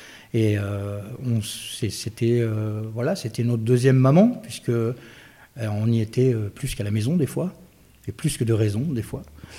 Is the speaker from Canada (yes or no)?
no; Beausoleil, Provence-Alpes-Côte d'Azur, France; Mon enfance à Beausoleil, bien. C'est une autre époque, une autre façon de vivre